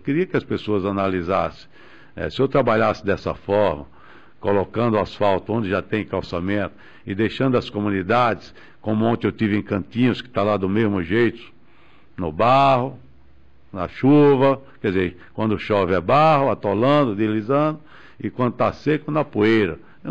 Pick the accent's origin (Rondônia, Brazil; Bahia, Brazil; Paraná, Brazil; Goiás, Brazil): Bahia, Brazil; Campo Formoso; born there; Campo Formoso eu faço mais, que é a minha base maior, é o meu município, vamos dizer, de minha família, onde eu nasci